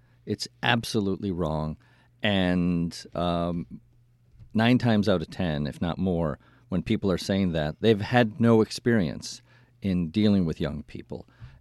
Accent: Saratoga Springs, New York, United States; I grew up in Saratoga, so I remember when that was a church.

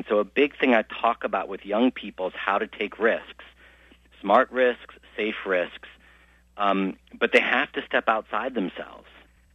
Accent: Midwest, United States; I grew up in the Midwest, went to a large public high school with about 2,800 students.

